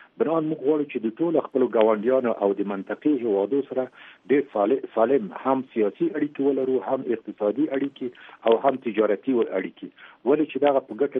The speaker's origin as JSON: {"language": "Pashto", "region": "Khost", "country": "Afghanistan", "said": "دغه زه هم د خوست یم، د هغې ځای نه د دغه کاروبار کېږي"}